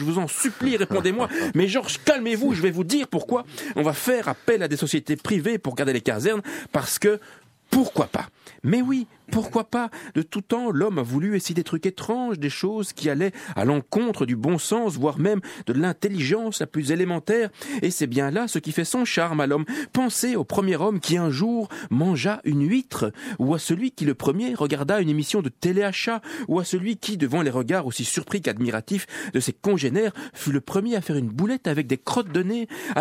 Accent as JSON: {"language": "French", "country": "Belgium", "said": "chez nous, en Belgique, ce petit pays par la taille mais grand par le génie et le sens pratique"}